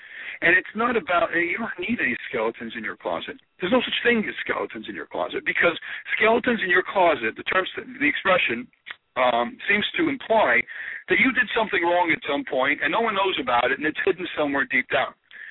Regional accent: New York City, New York, United States; New York City.

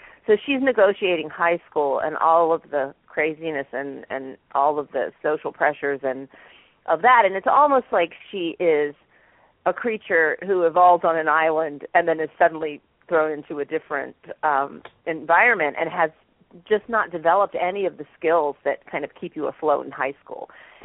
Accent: United States; I grew up in the United States and was born here.

